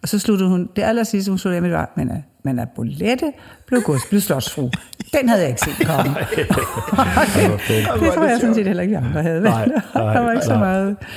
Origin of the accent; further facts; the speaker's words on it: Søllerød, Capital Region of Denmark, Denmark; Og det gør den jo også hjemme, der hvor jeg kommer fra.